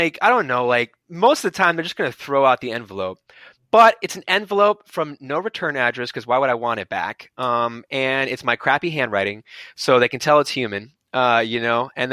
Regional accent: New York City, New York, United States; they were both actors and I'm from New York. So like, I didn't really understand the LA scene

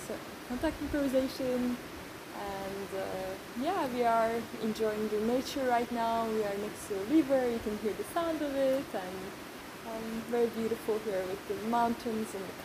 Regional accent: Turkey; and I'm from Turkey.

